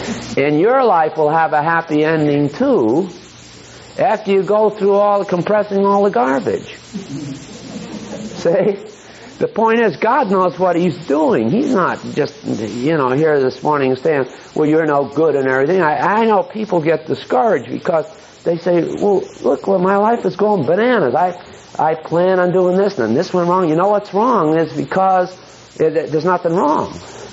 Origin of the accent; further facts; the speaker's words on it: Maine, United States; born there; I was born in Maine, and it broke my thermostat.